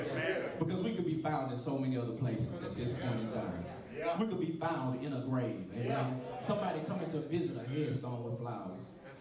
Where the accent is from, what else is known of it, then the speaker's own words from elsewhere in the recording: Louisiana, United States; now in Texas, United States; I'm from Louisiana, but I'm still claiming, always be a Louisiana boy, but I live in Texas.